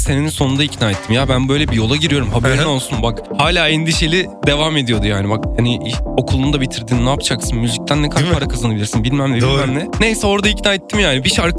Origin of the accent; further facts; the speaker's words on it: Bursa, Turkey; Biz Bursalıyız.